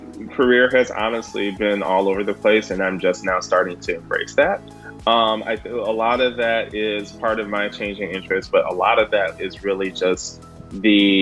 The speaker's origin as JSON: {"language": "English", "town": "Detroit", "region": "Michigan", "country": "United States", "said": "We're from Detroit, and she worked at a Black newspaper. She worked at the Michigan Chronicle."}